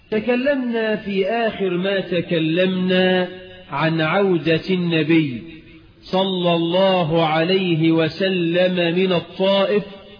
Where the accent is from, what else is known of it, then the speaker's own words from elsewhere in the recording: Egypt; اللهم اجعل بلدنا مصر آمنة مطمئنة